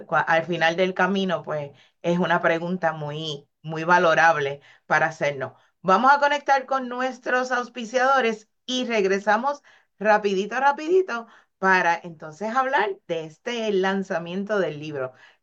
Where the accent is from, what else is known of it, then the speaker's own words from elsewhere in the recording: Puerto Rico; Atiende nuestra esencia como puertorriqueño.